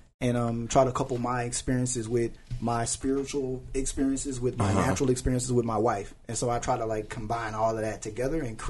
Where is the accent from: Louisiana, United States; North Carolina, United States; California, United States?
Louisiana, United States; I remember in the barbershop, where I'm from, the barber, I'm from Louisiana, so it's a little country town.